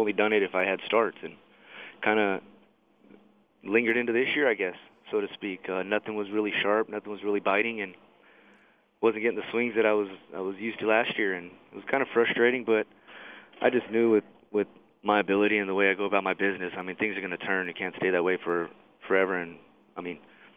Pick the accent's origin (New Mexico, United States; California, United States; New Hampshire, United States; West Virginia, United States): California, United States; Fontana; also born or lived in San Gabriel; We moved to Fontana when I was three.